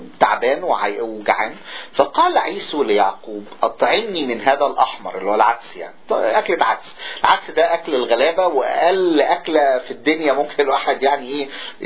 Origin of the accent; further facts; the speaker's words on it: Upper Egypt, Egypt; الفكرة دي لسه موجودة لغاية دلوقتي عندنا في الصعيد في مصر